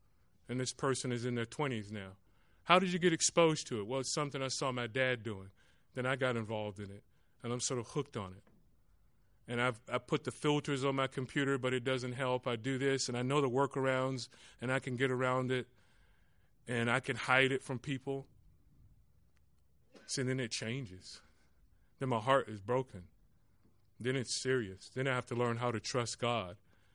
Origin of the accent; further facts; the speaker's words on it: Orlando, Florida, United States; I grew up in Orlando, Florida.